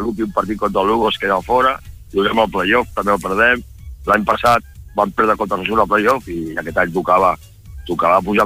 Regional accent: Girona, Catalonia, Spain; Però som de Girona, saps? Llavors que som del Barça, del Madrid, però som de Girona. El més important és que som de Girona.

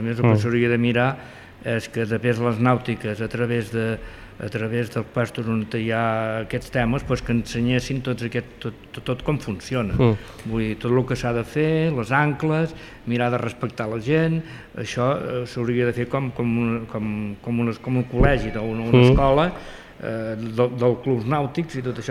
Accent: Catalonia, Spain; jo soc nascut als 50, sí, soc nascut allà a Franc, he viscut sempre arran de costa, he viscut amb el meu avi que era pescador, el meu pare també

